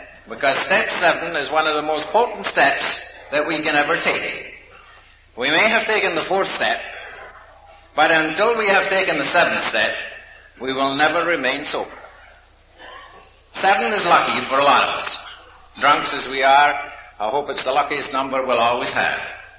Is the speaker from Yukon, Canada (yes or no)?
no; Victoria, British Columbia, Canada; accent: Scottish; As you probably know, I'm Scotch by my accent, but by absorption, I come from Canada. Canada brought me here many, many years ago, and I hail from Victoria, British Columbia.